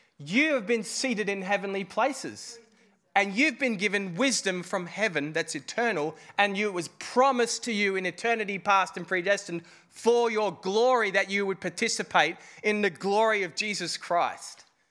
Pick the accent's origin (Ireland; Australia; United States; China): Ireland; I'm not temperamentally happy. I'm Irish, okay? We do sleeping and angry.